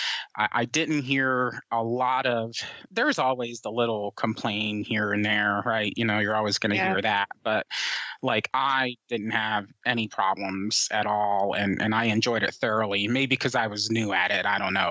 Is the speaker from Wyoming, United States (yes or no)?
no; New Jersey, United States; he's from New Jersey, and I grew up in New Jersey, so we talked about that a little bit.